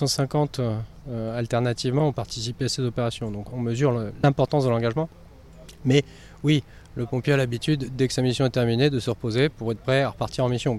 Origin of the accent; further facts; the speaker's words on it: North of the Loire, France; puisque je viens du nord de la Loire. J'ai toujours servi au nord de la Loire, dans le Val d'Oise, dans l'Aisne, dans l'Eure, les Yvelines, l'Eure-et-Loire.